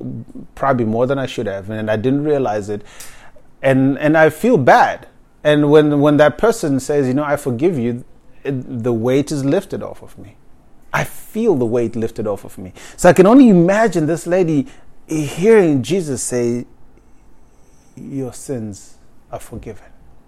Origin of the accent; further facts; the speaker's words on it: Zimbabwe; now in United States; Well, first, Africa is a continent, but I'm from Zimbabwe.